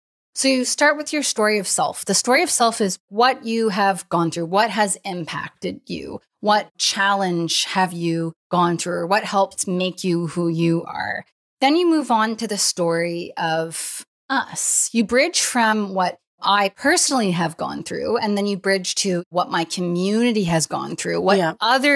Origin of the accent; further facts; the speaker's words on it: Nova Scotia, Canada; also born or lived in Ottawa / Winnipeg; I've never even lived in Toronto. I lived in Ottawa, and then I moved in Winnipeg, and I grew up in Nova Scotia.